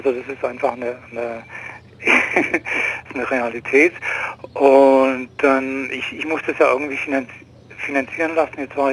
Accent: Ulm, Baden-Württemberg, Germany; born there; Ja, ja, ich bin hier in Ulm geboren

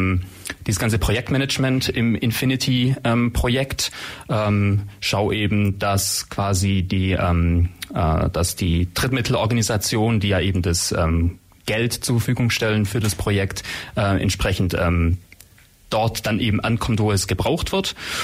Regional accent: Swabia, Germany; accent: Swabian; Ich habe einen schwäbischen Akzent tatsächlich. Heißt auch, ich komme aus der Gegend, bin also ja ein Schwabe und entsprechend war ich wahrscheinlich auch ein bisschen schwäbeln. Also so ganz Hochdeutsch geht's dann am Ende dann doch nicht.

